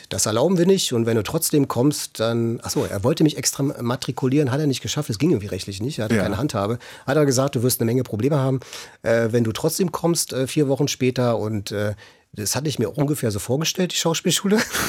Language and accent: German; Berlin, Germany; ich bin Ossi, ich komme aus Ost-Berlin und bin auf eine gewisse Weise auch stolz drauf.